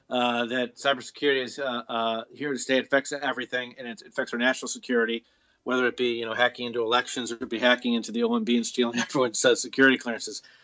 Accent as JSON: {"language": "English", "town": "Chicago", "region": "Illinois", "country": "United States", "lives_now": "Washington, United States", "said": "I'm originally from Chicago, but now I've become a Washingtonian."}